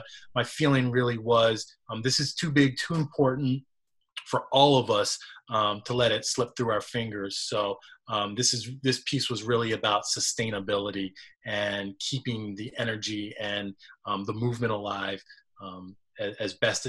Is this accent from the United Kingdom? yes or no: no; Baltimore, Maryland, United States; it's folks that I'm talking to, you know, in Baltimore, in my hometown.